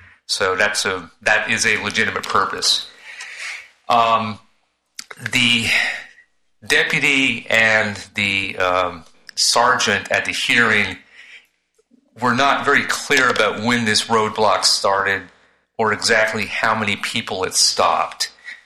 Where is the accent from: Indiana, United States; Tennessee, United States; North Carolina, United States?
North Carolina, United States; Raleigh; I'm from Raleigh.